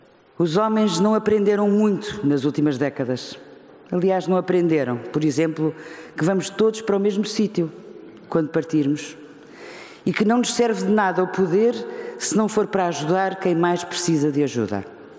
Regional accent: Angola; also born or lived in Évora, Portugal / Covilhã, Portugal / Lisbon, Portugal; quando comecei a crescer em Angola, uma das terras que mais adoro e que ainda hoje sinto o cheiro, e onde deixei muitas e muitas amizades nos anos que por lá passei.

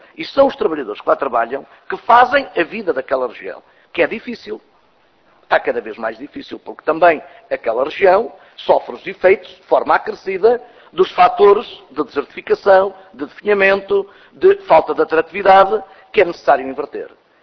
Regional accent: Castelo Branco, Portugal; Eu venho de um distrito do interior, venho do distrito de Castelo Branco

